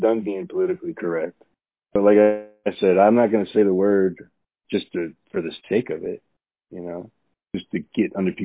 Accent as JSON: {"language": "English", "region": "Pennsylvania", "country": "United States", "said": "But I'm not African-American. I'm from Pennsylvania. I'm an American. I was born here."}